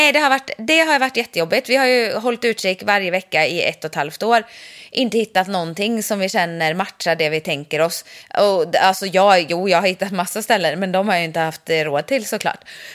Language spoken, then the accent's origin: Swedish; Ulricehamn, Västra Götaland County, Sweden; Ja, det heter det hemma i Ulricehamn också.